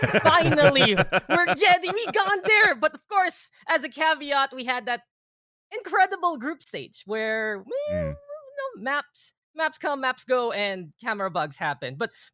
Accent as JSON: {"language": "English", "country": "Philippines", "second_language": "English", "said": "My heart, honestly, guys, as a Filipino, it goes for Bren Esports"}